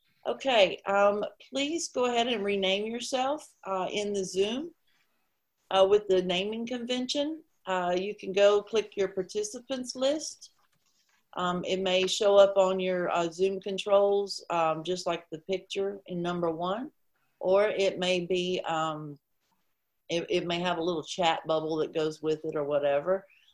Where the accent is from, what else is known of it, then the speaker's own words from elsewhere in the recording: Kansas City, Missouri, United States; from Kansas City, Missouri, and I am the information technology chair.